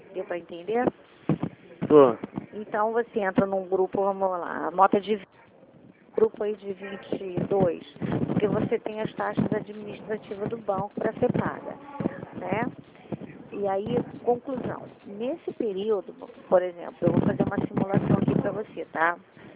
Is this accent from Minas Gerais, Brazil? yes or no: no; Rio de Janeiro, Brazil; eu sou aqui do Rio de Janeiro, da Central do Rio, nós ficamos no MEI. Então, eu sou do Rio Meier